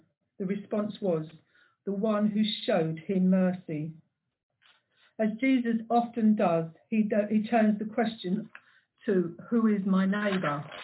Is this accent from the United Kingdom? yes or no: yes; Merstham, South East England, United Kingdom; born there; However, I'm very passionate about Merstham. My parents were Merstham people. My grandfather on my mum's side was a Merstham man.